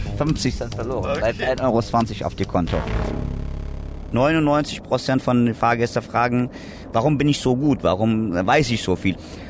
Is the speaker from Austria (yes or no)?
no; Iraq; German is a second language; now in Germany; Ich bin ursprünglich Kurde aus dem Irak. Ich bin seit 98 hier in Deutschland. Ich habe 2 Kinder. Ich habe in meiner Heimat Sport studiert.